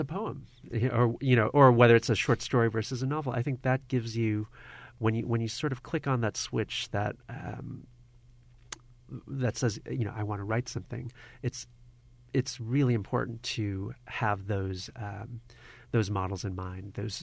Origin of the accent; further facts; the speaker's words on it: Buffalo, New York, United States; born there; I would also say, you know, my parents are immigrants. I was born in Buffalo, but they settled in Buffalo in the late 60s, and they still live here